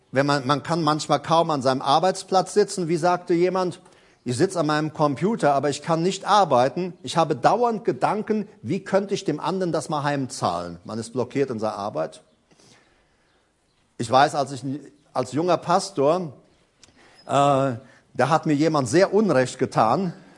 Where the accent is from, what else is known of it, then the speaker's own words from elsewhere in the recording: Paraguay; German is a second language; now in Germany; ich komme ja aus Paraguay, ne? Da pflanzt man sowas, also war klar, ich komme nach Deutschland, da pflanzt man das auch, ne?